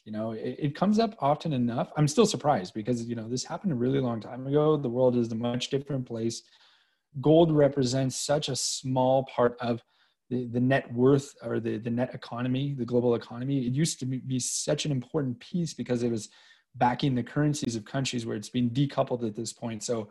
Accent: Canada; even though I don't really see it that way as a Canadian.

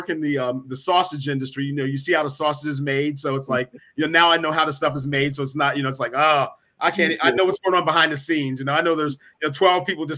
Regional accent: East Coast, United States; Actually, I grew up on the East Coast

